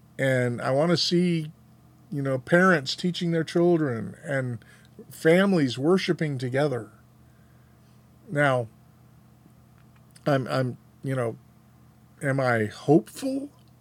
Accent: United States; I am an American, and I do have nationalist and patriotic sympathies, but I'm also an Earthling.

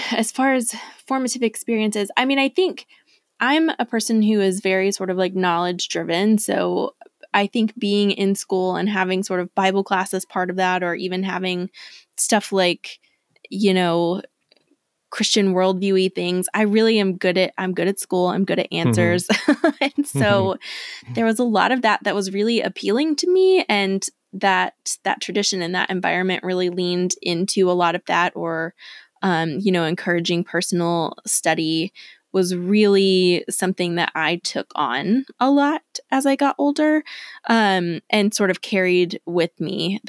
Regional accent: Texas, United States; So I grew up in Texas, not quite East Texas, somewhere between Dallas and East Texas, kind of in between there.

